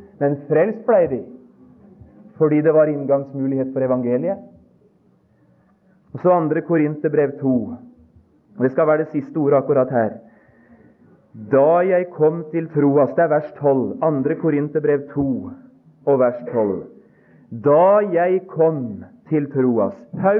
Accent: Vestland, Norway; Jeg kommer fra Sotra

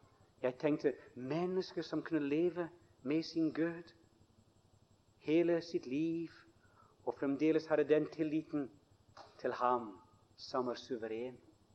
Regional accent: Scotland, United Kingdom; Norwegian is a second language; jeg kan se tilbake igjen til mange fine troende da jeg vokste opp i Skottland.

